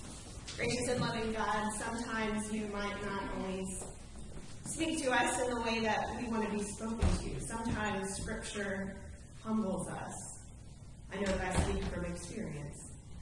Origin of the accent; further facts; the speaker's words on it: Greenville, South Carolina, United States; Many of you know that I grew up outside of Greenville, but I very rarely travel, Greenville, South Carolina